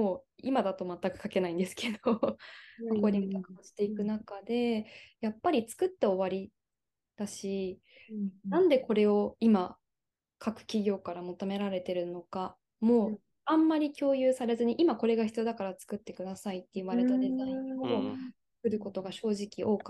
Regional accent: Hokkaido, Japan; 当時全然私北海道出身なんですけど、

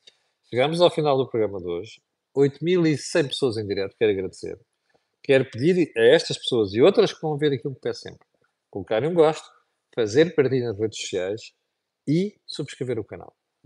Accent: Portugal; eu, como português e como cidadão nacional

